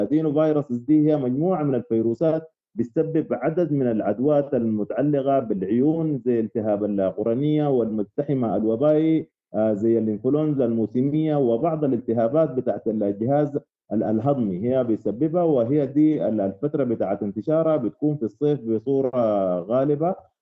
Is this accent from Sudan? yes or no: yes; Sudan; دي أصلاً حالات متوطنة قاعدة عندنا في السودان في دارفور وفي كل أنحاء السودان،